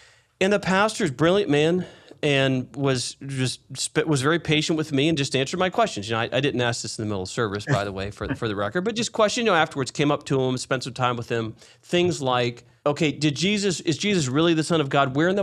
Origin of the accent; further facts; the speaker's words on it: Springfield, Missouri, United States; I grew up in Springfield, Missouri, so, you know, the heart of the Bible Belt, really the center of the country, actually.